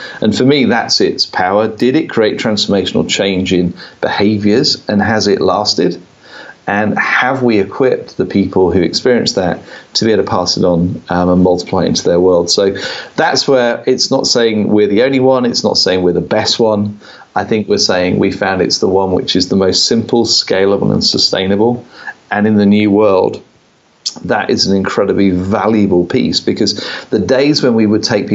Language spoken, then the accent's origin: English; United Kingdom; And as a Brit, it's hard sometimes to boast in your own achievements.